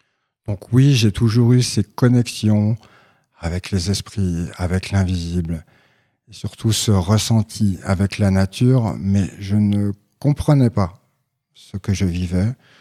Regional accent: Épernay, Grand Est, France; born there; Je suis né dans la Champagne, à Épernay, et c'est quand même une région où... les standards d'hommes sont assez virils

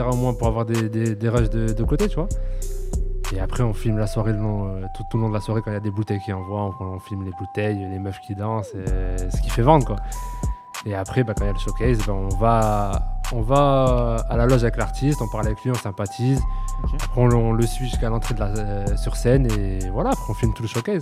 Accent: Toulouse, Occitanie, France; Et je suis de Toulouse

